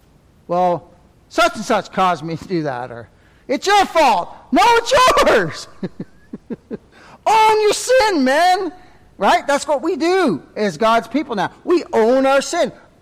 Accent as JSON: {"language": "English", "country": "Canada", "said": "You all are from the U.S. I'm from Canada."}